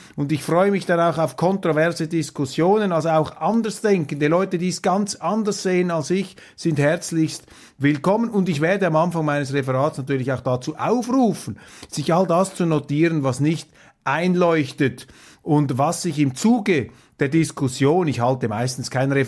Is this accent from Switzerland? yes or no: yes; Switzerland; als Schweizer, wir sind ja auch renitent, wir sind die Subversiven.